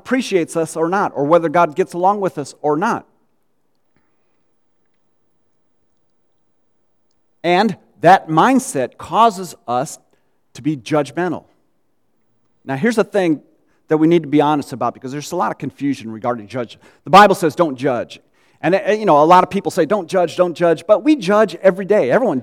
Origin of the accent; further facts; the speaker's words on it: Gary, Indiana, United States; I grew up in Gary, Indiana. At the time, it was kind of like Detroit is now. It was a murder capital of the United States for years.